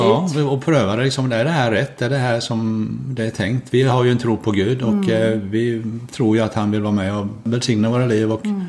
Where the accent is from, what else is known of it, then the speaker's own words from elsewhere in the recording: Oskarshamn, Kalmar County, Sweden; Jag har vuxit upp i Oskarshamn, jag är bondson och tillhörde en liten församling där